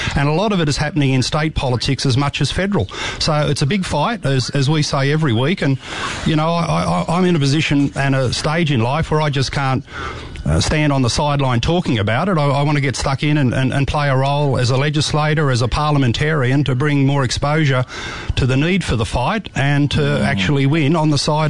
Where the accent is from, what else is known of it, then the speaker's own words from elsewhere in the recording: New South Wales, Australia; which here in my home state of New South Wales has become a real disaster.